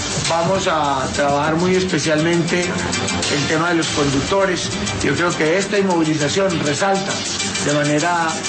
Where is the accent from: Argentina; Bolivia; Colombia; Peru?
Colombia; somos los camioneros colombianos